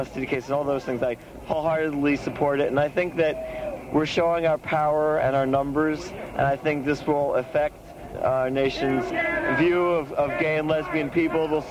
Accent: Cincinnati, Ohio, United States; I'm from Cincinnati

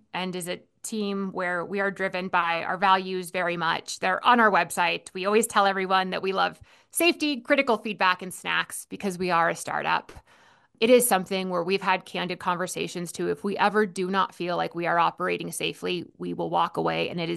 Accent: Alaska, United States; I grew up in Alaska, and I have friends from a lot of Native villages

